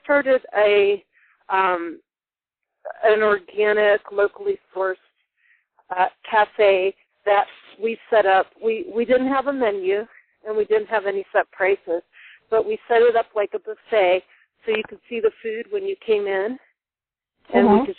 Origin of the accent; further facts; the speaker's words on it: Canton, Ohio, United States; also born or lived in Santa Fe, New Mexico; Well, I was born and raised in Canton, Ohio, and I went to Ohio State